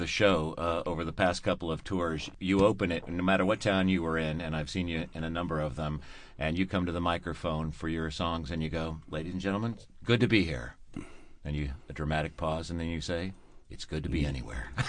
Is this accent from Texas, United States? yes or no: no; Philadelphia, Pennsylvania, United States; I'm from Philly, so I'd have to say come to Philly for 20 nights, things like that.